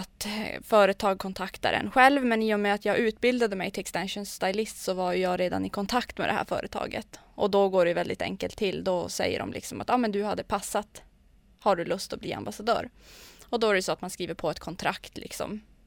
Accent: Luleå, Norrbotten County, Sweden; Och då står det att jag är från Luleå.

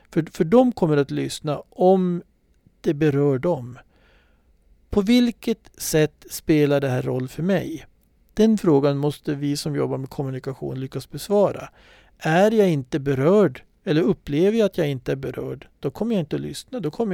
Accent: Överkalix, Norrbotten County, Sweden; born there; tre frågor som är kopplade till den kommun där jag är född, till Överkalix.

